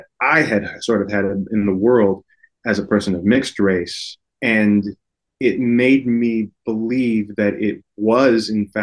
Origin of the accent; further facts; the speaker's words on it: Detroit, Michigan, United States; Did. I was born in Detroit.